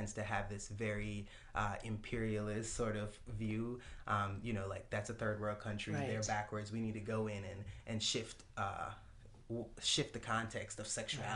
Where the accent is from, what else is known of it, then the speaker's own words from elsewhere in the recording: Jamaica; when I look back at my time growing up in Jamaica, I've always been genderqueer.